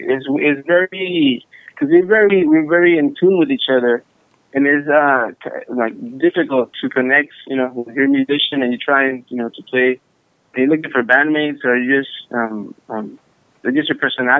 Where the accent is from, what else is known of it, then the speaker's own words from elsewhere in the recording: Puerto Rico; moved away; also born or lived in Corpus Christi, United States; I was born in Corpus, in Texas. After 7 years old, I went to Puerto Rico, and then there's a lot of influence of Afro-Cuban, Latin